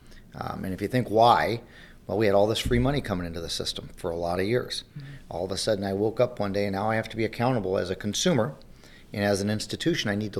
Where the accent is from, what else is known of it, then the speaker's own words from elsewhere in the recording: St. Paul, Minnesota, United States; St. Paul.